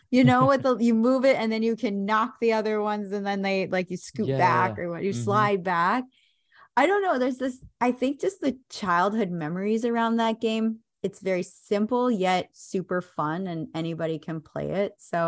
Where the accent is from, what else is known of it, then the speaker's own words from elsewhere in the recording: North Dakota, United States; moved away as an adult; now in Austin, United States; I was in my home state of North Dakota and just recently moved to Austin, Texas.